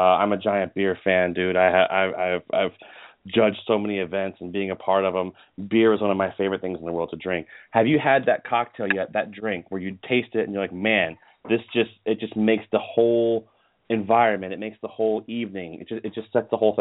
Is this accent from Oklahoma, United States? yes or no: no; Richmond, Virginia, United States; now in Connecticut, United States; I live right by New York City. I'm in Connecticut, and originally from Richmond